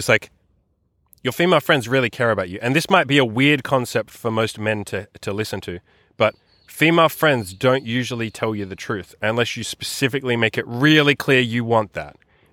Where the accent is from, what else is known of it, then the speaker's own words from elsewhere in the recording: Germany; For context, we are from Germany.